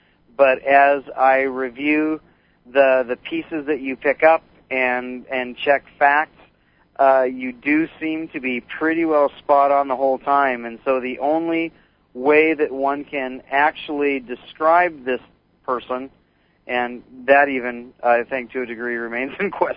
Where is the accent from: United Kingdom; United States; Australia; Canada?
United States; Seattle, Washington; also born or lived in Boise, United States / Spokane, United States; now in Northern Idaho, United States; I was born in Boise, Idaho, but lived there only a small amount of time and grew up my young years in the Seattle area and then over to Eastern Washington in the Spokane area, and now I'm in Northern Idaho.